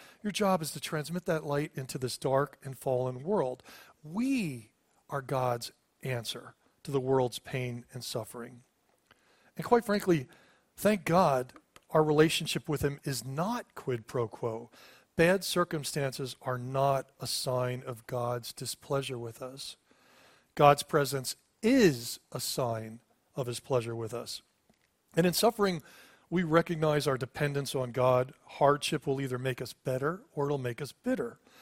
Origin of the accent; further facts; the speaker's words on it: Reading, Pennsylvania, United States; I grew up in just outside of Reading. I lived in a small, half a double, real small house, lower middle class neighborhood.